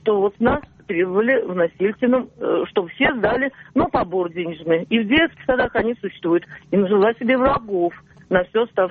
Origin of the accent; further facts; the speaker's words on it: Samara, Samara Oblast, Russia; Из Самары. Да, из Самары.